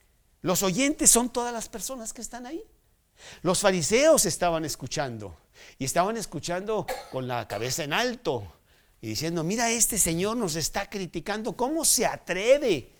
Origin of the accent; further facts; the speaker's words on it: Mexico; así decimos nosotros, somos mexicanos y esa es nuestra manera de decir las cosas.